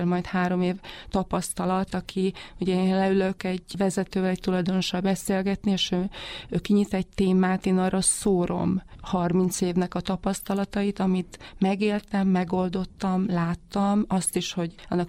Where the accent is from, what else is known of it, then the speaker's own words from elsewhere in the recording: Nitra Region, Slovakia; moved away as an adult; also born or lived in Bratislava; now in Hungary; Én Szlovákiában születtem, és ott éltem 37 évig. Esztergommal szemben egyébként Párkány, illetve Párkány mellette egy hát kisebb vagy közepes nagyságú faluban 7 éves koromig, majd utána egy kisvárosban 18 éves koromig